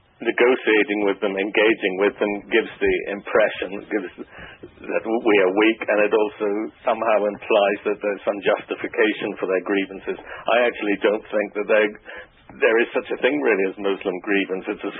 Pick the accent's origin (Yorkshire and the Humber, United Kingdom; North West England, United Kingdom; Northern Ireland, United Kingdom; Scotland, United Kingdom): Northern Ireland, United Kingdom; I grew up in the Troubles there, and during the early 70s